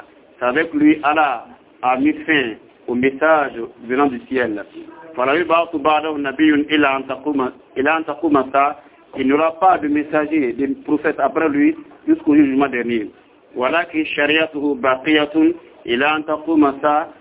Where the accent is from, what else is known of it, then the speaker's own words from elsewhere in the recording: Côte d’Ivoire; j'ai cité un exemple ici chez nous en Côte d'Ivoire